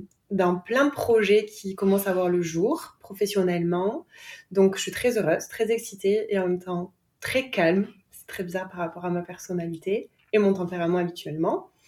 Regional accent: Avignon, Provence-Alpes-Côte d'Azur, France; moved away as an adult; now in southwest France; je vis au sud-ouest, mais je viens du sud-est. Je viens d'Avignon plus particulièrement, où j'ai grandi jusqu'à l'âge de presque 28 ans. Voilà, où j'ai toute ma famille

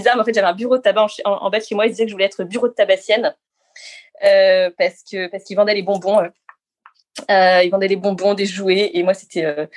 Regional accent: Grenoble, Auvergne-Rhône-Alpes, France; also born or lived in Moûtiers; à Moutier, donc en Savoie, dans les Alpes. Et après, j'ai surtout grandi à Grenoble, enfin, à côté de Grenoble.

